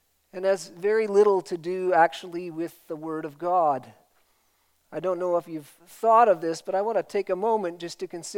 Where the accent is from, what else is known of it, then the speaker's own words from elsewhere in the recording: Port Alberni, British Columbia, Canada; when I grew up in Port Alberni, every year in the newspaper